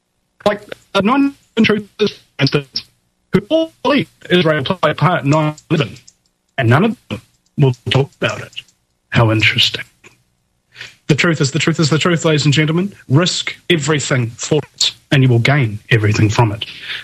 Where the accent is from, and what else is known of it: New Zealand; born or raised there